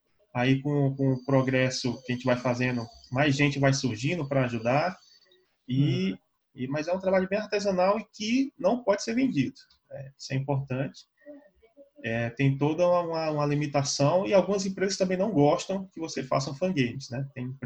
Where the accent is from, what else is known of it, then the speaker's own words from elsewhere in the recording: Recife, Pernambuco, Brazil; born there; Não, eu tenho 39 anos e nasci em Recife.